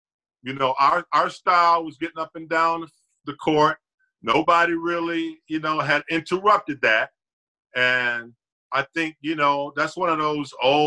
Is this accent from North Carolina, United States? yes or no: yes; Gastonia, North Carolina, United States; I was from Gastonia, North Carolina.